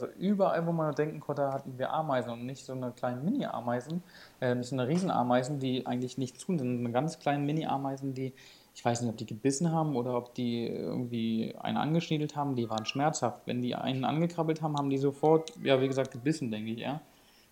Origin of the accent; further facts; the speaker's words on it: Germany; Da meine ich, nee, ich komme aus Deutschland und ist nur von der Europatour noch die Nummer.